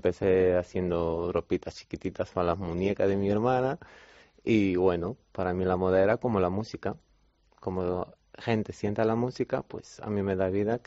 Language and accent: Spanish; Romania; Spanish is a second language; now in Spain; De Rumanía.